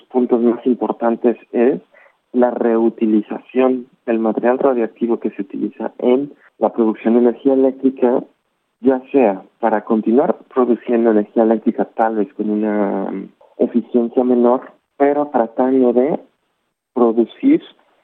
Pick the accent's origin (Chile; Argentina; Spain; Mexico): Mexico; yo soy ingeniero de México